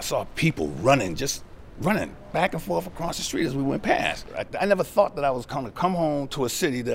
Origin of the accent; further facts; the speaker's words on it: Hartford, Connecticut, United States; Even as a young kid, I had an understanding about other cultures growing up in North Hartford.